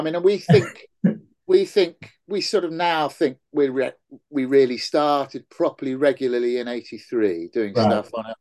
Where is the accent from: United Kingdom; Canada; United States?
United Kingdom; South East England; I grew up in Oxfordshire.